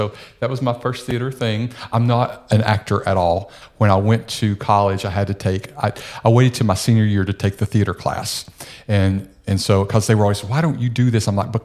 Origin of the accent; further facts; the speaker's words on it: Tennessee, United States; I grew up in East Tennessee.